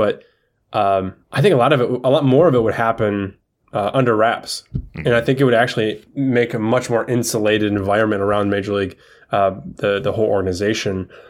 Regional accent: Lansing, Michigan, United States; I grew up in Lansing.

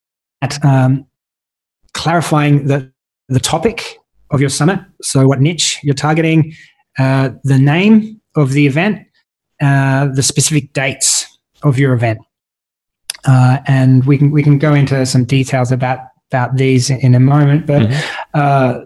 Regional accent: Australia; we, being an Australian, we don't get access to some of the experts

